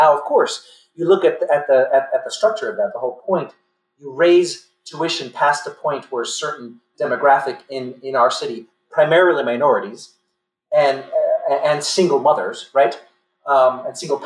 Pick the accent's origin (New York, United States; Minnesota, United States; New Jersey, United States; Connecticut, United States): New York, United States; Brooklyn; I grew up in the Linden Projects of East New York, Brooklyn. Violent neighborhood. One of the highest crime rate in the 80s and in New York City.